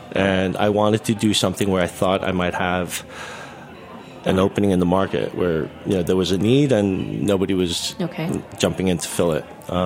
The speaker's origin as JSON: {"language": "English", "town": "New York City", "region": "New York", "country": "United States", "tie": "born or raised there", "said": "I just growing up in New York City, I watched the gentrification of Soho, and I watched it spread east."}